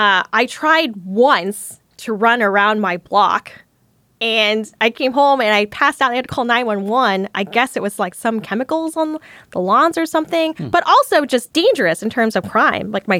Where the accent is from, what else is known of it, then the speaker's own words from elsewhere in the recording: Dallas, Texas, United States; I don't have snake vision. I'm from Dallas.